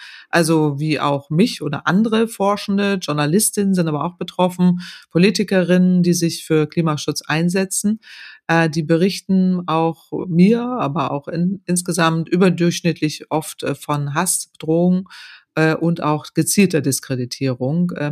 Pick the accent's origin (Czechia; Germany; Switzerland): Germany; North Germany; ich komme aus Norddeutschland, da dreht auch öfters mal der Wind